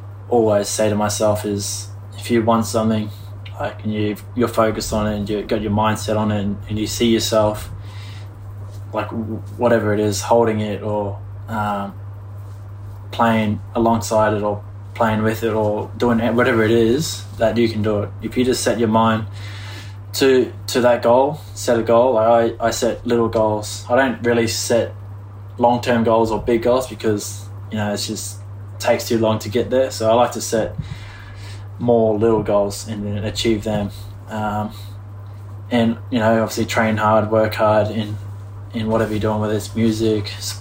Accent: Townsville, Queensland, Australia; obviously I was born and raised in Townsville and went away, moved to another state, bigger city, and then I moved to overseas to New York, is probably the biggest city in the world, to come back to where I was born

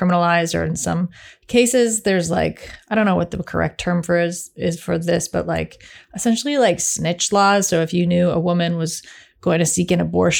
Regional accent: Canada; Obviously, we're Canadian

